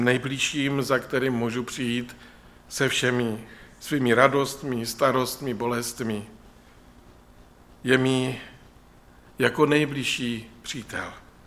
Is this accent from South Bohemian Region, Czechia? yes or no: no; Michálkovice, Moravian-Silesian Region, Czechia; Jako dítě jsme bydleli v Michálkovicích v rodinném domku a měli jsme výhodu, že hned za zahradou byl les.